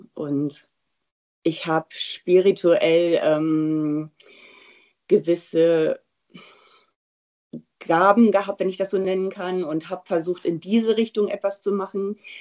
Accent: Lower Saxony, Germany; born there; Vollblut Ostfriesin

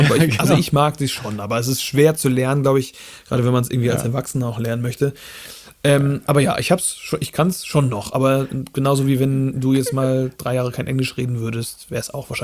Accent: Flensburg, Schleswig-Holstein, Germany; ich bin ja, wie gesagt, im Raum Flensburg aufgewachsen. Da gibt es ja die dänische Minderheit. Da gibt es auch in jedem fünften Dorf eine dänische Grundschule. Und ich war auch im dänischen Kindergarten.

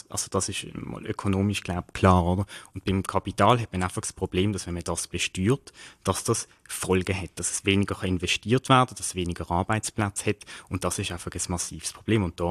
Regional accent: Basel-Stadt, Switzerland; ich komme aus dem Kanton Basel-Stadt

